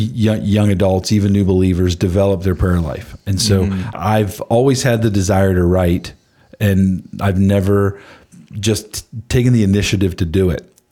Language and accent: English; Maryland, United States; So I grew up in Southern Maryland outside of D.C.